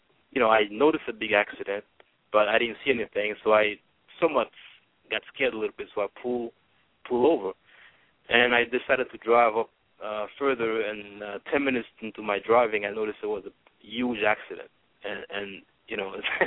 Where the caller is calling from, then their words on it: Baltimore, Maryland, United States; I'm calling from the Baltimore area.